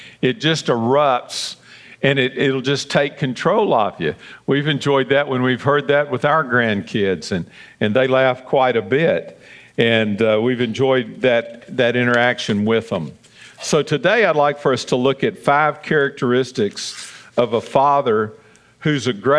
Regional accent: Memphis, Tennessee, United States; we ran around together all those years growing up in Whitehaven and on Shirley Drive.

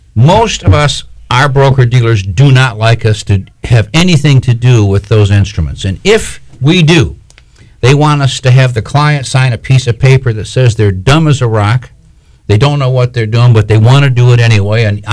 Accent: Michigan, United States; Hey, I'm from Michigan. I remember as a kid

